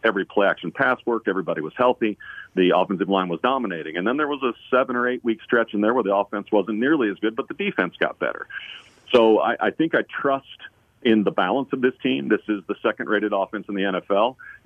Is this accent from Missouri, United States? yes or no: yes; Kansas City, Missouri, United States; I'm from Kansas City, so I follow my Chiefs